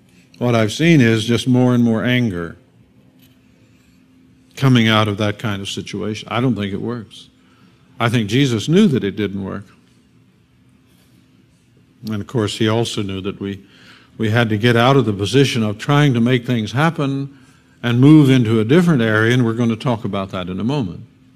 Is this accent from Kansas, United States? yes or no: no; Missouri, United States; I was raised down in the Missouri Ozarks, and we have razorbacks down there.